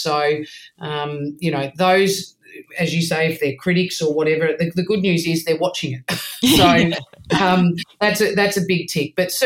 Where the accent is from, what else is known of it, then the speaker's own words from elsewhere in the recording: Australia; as an Australian